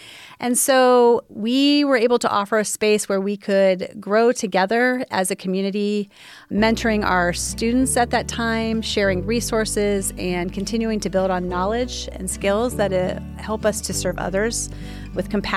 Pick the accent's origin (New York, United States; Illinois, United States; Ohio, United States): Ohio, United States; Findlay; I have been a social worker for about 35 years at this point. I am from Findlay, Ohio